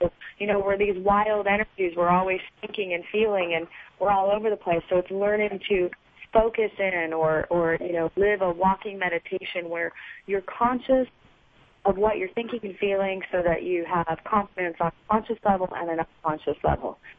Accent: Arizona, United States; I grew up in Arizona, and I have my Bachelor of Arts degree in psychology

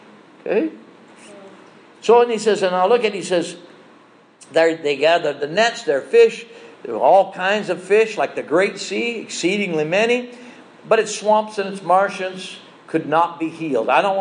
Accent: Wisconsin, United States; I grew up in Wisconsin in the U.S. on a dairy farm

